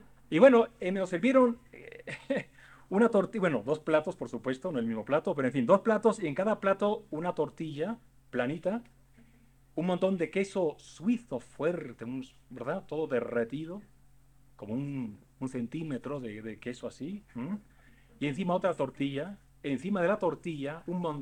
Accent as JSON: {"language": "Spanish", "town": "Monterrey", "region": "Nuevo León", "country": "Mexico", "tie": "born or raised there", "also_born_or_lived": "Mexico City", "accent": "norteño", "moved": "yes", "said": "yo me fui de México hace 27 años. Me crié, bueno, estuve aquí hasta los 10 años en la capital y después en Monterrey. Por eso tengo este acento norteño."}